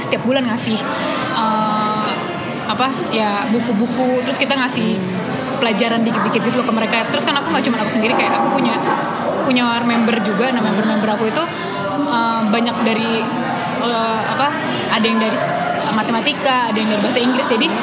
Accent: Tangerang, Banten, Indonesia; Kebetulan aku dari Tangerang.

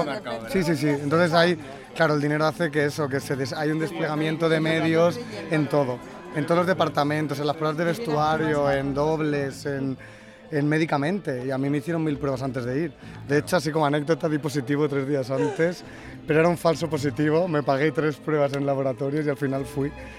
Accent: Catalonia, Spain; now in Madrid, Spain; Sí, yo soy catalán, bueno, vivo aquí en Madrid

